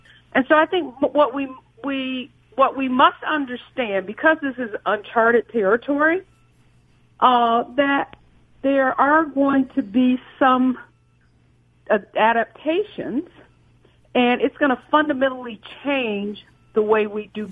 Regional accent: Detroit, Michigan, United States; I'm from Detroit, GM, Ford, Chrysler, Fiat

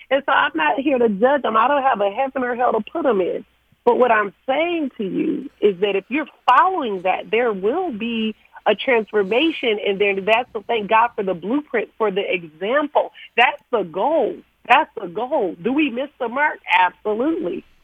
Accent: Detroit, Michigan, United States; I was raised in Detroit. We fought.

